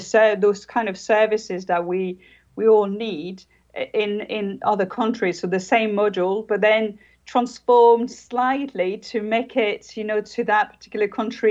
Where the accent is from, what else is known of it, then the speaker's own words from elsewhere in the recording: France; English is a second language; now in Jersey; Well, I am actually French.